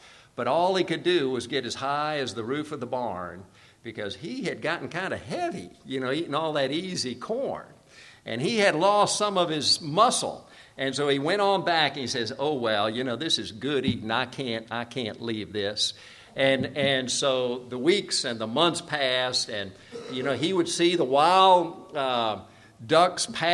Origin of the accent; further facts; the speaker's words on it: South Korea; moved away; When I was growing up in Korea, my folks were missionaries, we would get the big Montgomery Ward catalog.